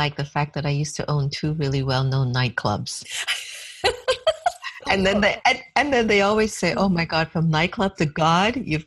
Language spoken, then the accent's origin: English; Miami, Florida, United States; But prior to that, young, growing up in Miami, father is Indian, mother's African-Jamaican. She's Catholic, he's Hindu.